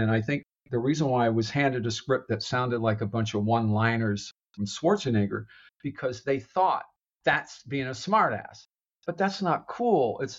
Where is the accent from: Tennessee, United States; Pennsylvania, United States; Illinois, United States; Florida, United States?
Florida, United States; St. Petersburg; Well, my hometown of St. Pete, Tampa, Florida, called